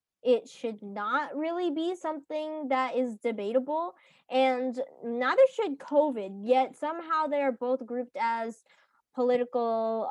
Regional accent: Waterloo, Ontario, Canada; Yeah, so I'm actually from Waterloo.

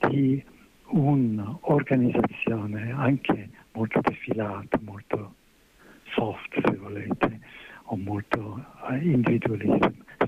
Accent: England, United Kingdom; Italian is a second language; now in Italy; io sono europeista, che sono inglese, vengo per vivere in Italia da molto tempo. La mia famiglia è una famiglia ebraica, di immigrazione a Londra all'inizio del secolo

